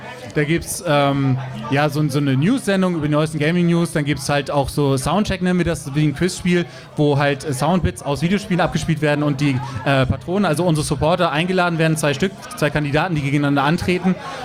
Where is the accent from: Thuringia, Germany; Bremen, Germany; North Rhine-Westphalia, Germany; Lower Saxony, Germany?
Bremen, Germany; ich komme ja hier aus dem Norden, ich bin ja auch Urbremer quasi